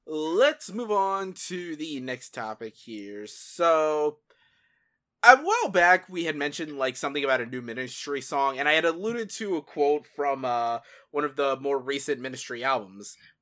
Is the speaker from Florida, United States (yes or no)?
yes; Miami, Florida, United States; despite the fact that I've been born and raised in Miami and have been to Orlando a great many deal of times in my life